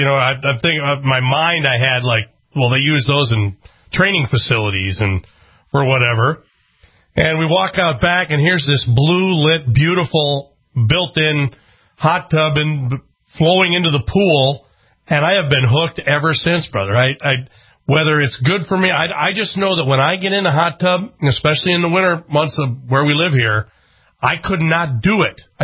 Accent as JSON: {"language": "English", "town": "Twin Cities", "region": "Minnesota", "country": "United States", "tie": "born or raised there", "said": "I grew up in Minnesota, grew up in the Twin Cities. We had a cabin in Brainerd."}